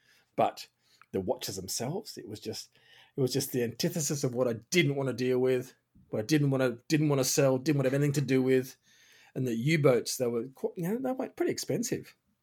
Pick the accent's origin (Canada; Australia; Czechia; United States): Australia; And as well, I'm an Aussie.